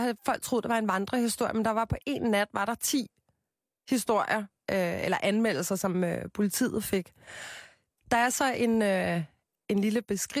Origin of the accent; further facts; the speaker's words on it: Copenhagen, Capital Region of Denmark, Denmark; jeg er jo fra København